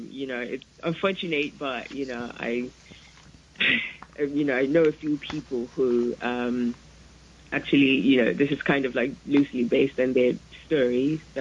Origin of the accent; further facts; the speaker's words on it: Lagos, Nigeria; I was raised in Lagos, and, you know, it was very important for me to document my experience and growing up in, you know, the great city of Lagos.